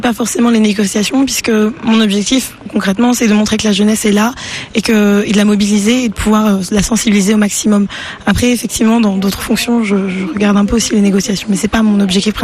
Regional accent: Madagascar; Je viens de Madagascar, comme je vous l'ai dit

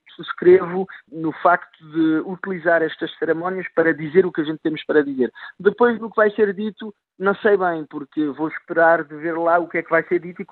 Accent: Portugal; now in France; Eu não me levanto todos os dias de manhã dizendo que sou português

